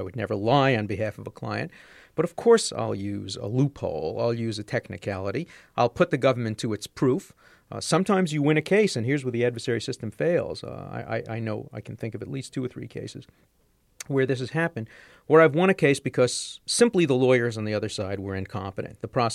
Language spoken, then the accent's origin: English; Brooklyn, New York, United States; I describe a kid who I grew up with in Brooklyn